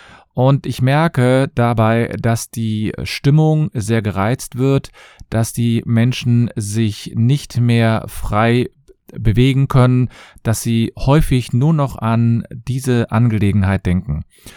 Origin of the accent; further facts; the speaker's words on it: Cologne, North Rhine-Westphalia, Germany; ich komme aus Köln und ich freue mich, dass ihr wieder dabei seid.